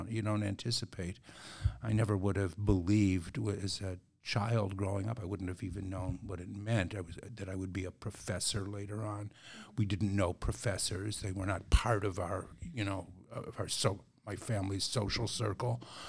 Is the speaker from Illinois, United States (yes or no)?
yes; Chicago, Illinois, United States; I grew up in Chicago, not all that far from here, I guess. Yeah, I don't know how far it is exactly, but grew up on the, for any of your listeners who know the city, I grew up on the south side, south side of Chicago